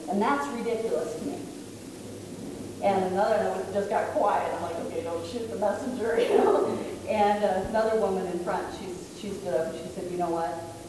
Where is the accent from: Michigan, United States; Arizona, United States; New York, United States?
Michigan, United States; and I was from Michigan, and I would go out and provide information about the safer medical devices.